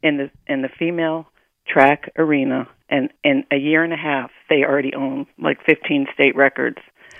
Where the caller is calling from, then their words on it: Connecticut, United States; I am calling from Connecticut. I have a daughter who's experiencing this firsthand.